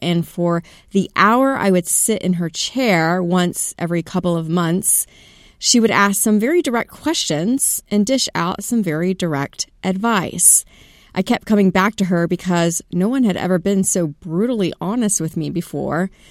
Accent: the South, United States; I grew up in the South, so we were always taught to mind your own business

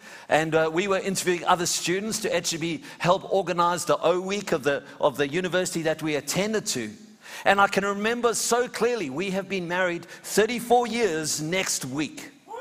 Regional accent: Australia; I'm an Aussie.

